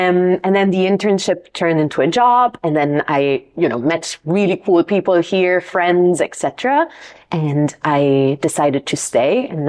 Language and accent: English; Rome, Lazio, Italy; English is a second language; moved away as an adult; now in Brussels, Belgium; So I was born in Rome. So I'm Italian. I lived there for about 25 years of my life. And then, you know, for studies, work, etc., I moved a little bit around. And in 2012, I ended up in Brussels.